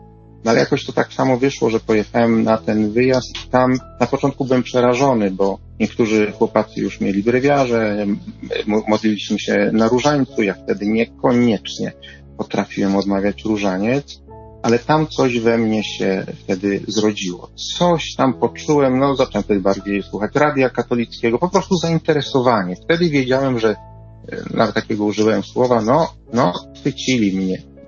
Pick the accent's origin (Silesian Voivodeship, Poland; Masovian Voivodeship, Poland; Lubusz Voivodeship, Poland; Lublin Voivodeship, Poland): Silesian Voivodeship, Poland; Gliwice; odbywał się wtedy ponad 500 kilometrów od mojego domu rodzinnego. No, ja pochodzę z Gliwic, nowicjat był koło Piły.